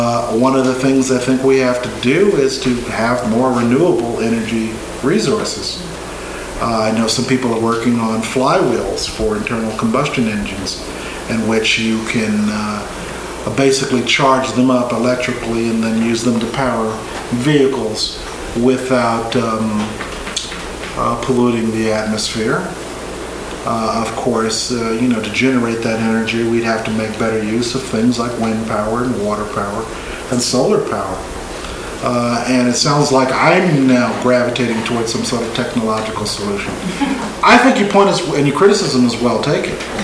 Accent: New Jersey, United States; Well, I'm from New Jersey, and we have a long history of spoiling beaches.

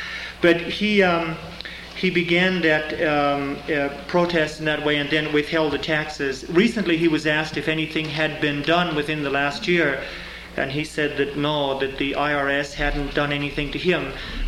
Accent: Ireland; now in Seattle, United States; I'm here originally from the Holy Land of Ireland.

